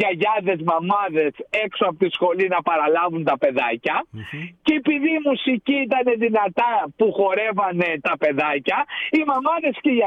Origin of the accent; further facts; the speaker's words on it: Greece; επειδή εγώ μεγάλωσα στην Ελλάδα στη δεκαετία του 70